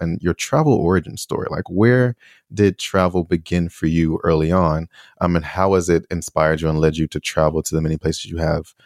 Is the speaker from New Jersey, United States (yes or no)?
no; Chicago, Illinois, United States; And it's so interesting because, again, my family was born and raised in Chicago, right? And we've literally moved maybe 20 miles away from where I was originally born and raised.